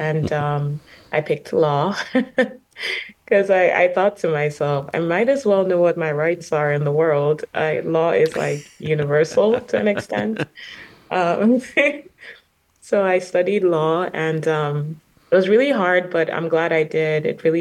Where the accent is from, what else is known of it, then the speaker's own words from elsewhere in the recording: Lagos, Nigeria; I'm Nigerian. So I was born in Lagos, Nigeria, which is where I grew up. I went to school in Ikeja, which is like on the mainland.